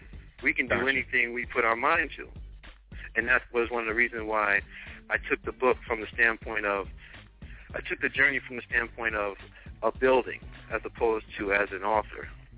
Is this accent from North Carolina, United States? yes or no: no; Plainfield, New Jersey, United States; because growing up in Plainfield and ultimately living in Piscataway, those are two different worlds.